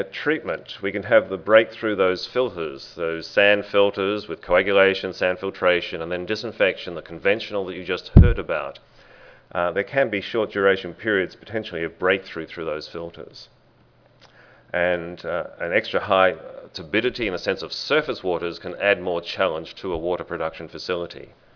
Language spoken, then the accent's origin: English; Sydney, New South Wales, Australia; I'm an Australian, come from Sydney, and we have a very large reservoir there